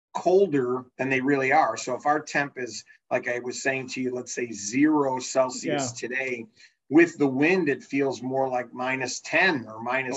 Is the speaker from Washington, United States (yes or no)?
no; Chicago, Illinois, United States; I'm a little partial because I'm born and raised in Chicago my whole life, right?